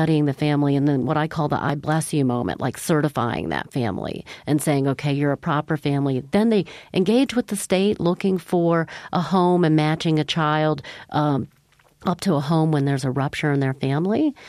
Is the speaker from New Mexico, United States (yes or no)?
no; Virginia, United States; My father, I grew up in Virginia.